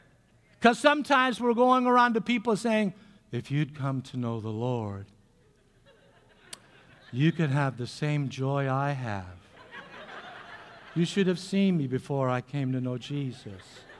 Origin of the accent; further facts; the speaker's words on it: Long Beach, California, United States; moved away; But you all could tell I'm from the South, huh? Southern California. I was born in Long Beach, came up here many years ago, Pastor, many decades ago now